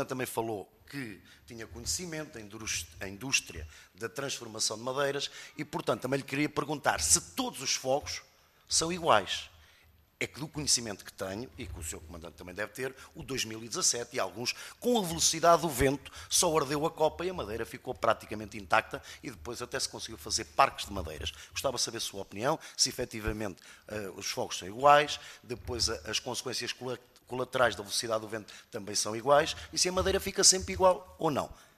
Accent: Portugal; Tive imenso orgulho como português da região

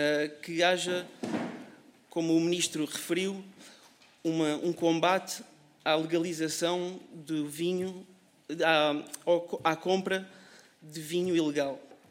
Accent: Estremoz, Évora, Portugal; sou de Estremoz, de uma sub-região que é a sub-região de Borba.

